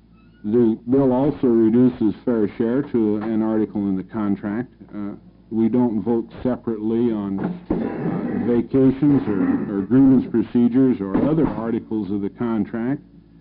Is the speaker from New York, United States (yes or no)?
no; Salem, Oregon, United States; I'm from Salem.